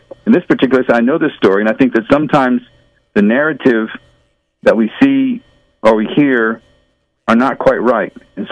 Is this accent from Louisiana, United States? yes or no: yes; Louisiana, United States; also born or lived in Israel; And I'm from Louisiana. But in the course of those years, I've lived in Israel for 2 years